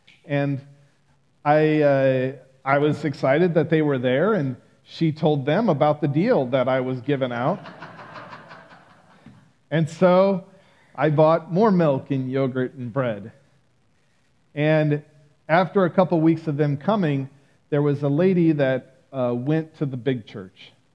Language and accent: English; Iowa, United States; also born or lived in Ukraine; I grew up in Iowa, so it's pretty snowy.